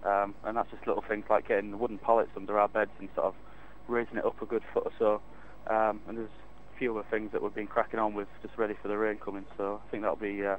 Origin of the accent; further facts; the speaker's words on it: York, Yorkshire and the Humber, United Kingdom; No, I'm from England, York, which is, I suppose, interesting for the Scottish here